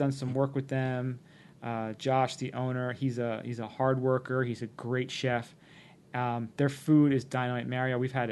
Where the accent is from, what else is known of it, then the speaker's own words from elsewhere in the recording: United States; It's one of those things you really take for granted being an American, just how, you know, lucky we are to live in this society